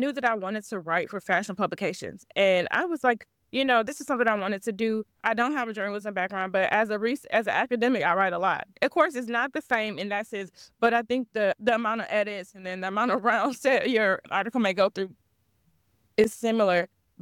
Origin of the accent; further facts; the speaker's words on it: Ohio, United States; I'm from Ohio. Ohio is not the most fashionable place. But I was like, well, I'm not going to go to New York anytime soon. So I have to do something here.